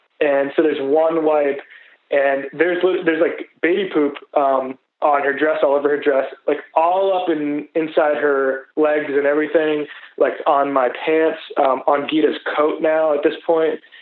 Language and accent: English; Boston, Massachusetts, United States; I'm from Boston, Massachusetts, and I have one daughter who's 2 and one on the way coming February.